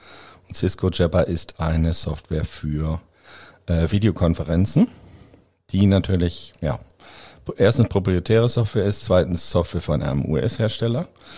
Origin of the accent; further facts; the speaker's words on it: Schleswig, Schleswig-Holstein, Germany; Das Bundesland Schleswig-Holstein ist zufällig mein Heimatland. Ich komme aus einer Stadt, die heißt Schleswig.